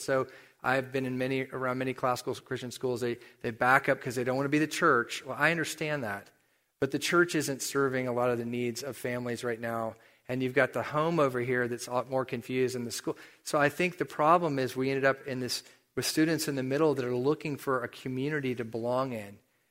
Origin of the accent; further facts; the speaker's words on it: United States; which was hard for me as an American teenager because it went against everything I was comfortable with.